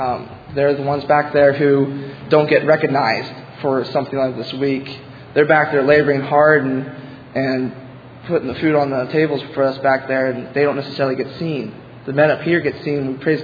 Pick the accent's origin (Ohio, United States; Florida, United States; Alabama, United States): Ohio, United States; I'm from Ohio.